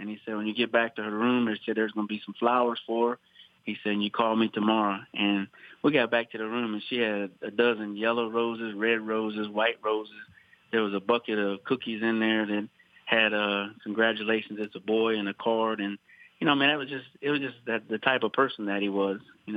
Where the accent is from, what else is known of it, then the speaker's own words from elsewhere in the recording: Shreveport, Louisiana, United States; I grew up in Shreveport and Bossier, and I was at the races all the time